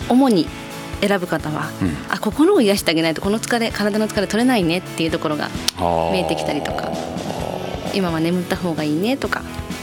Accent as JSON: {"language": "Japanese", "town": "Hamamatsu", "region": "Shizuoka", "country": "Japan", "said": "はい、静岡県浜松市出身です。"}